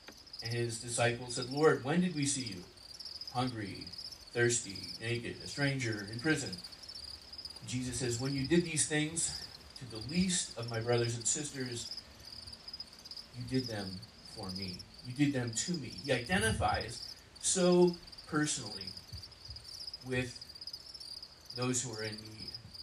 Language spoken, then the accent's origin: English; Ontario, Canada; I'm originally from Ontario and I'm thrilled to be here.